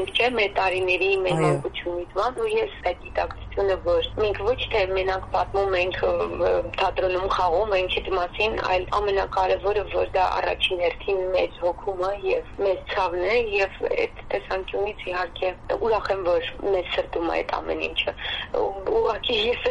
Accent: Karabakh, Azerbaijan; ես ինքս արցախցի եմ, բոլորին բարեկամները ուղղում եմ, բոլորն այնտեղ են

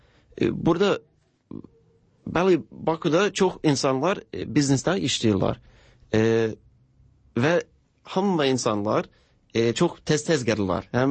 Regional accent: United States; Azerbaijani is a second language; now in Azerbaijan; Amerika'da ben özüm kentliyim, şehirden. Çok balaca, ancak 2000 insan var.

